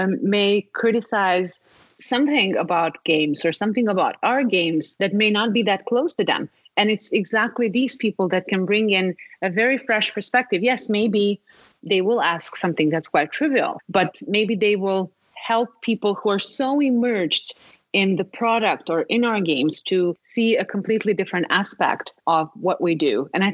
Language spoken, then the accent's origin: English; Serbia; also born or lived in United States / Malta / France / Turkey; now in Berlin, Delaware, United States; So I've lived in the USA before, in Malta, in France. I come from Serbia. So I've changed places a lot. I've lived in Turkey.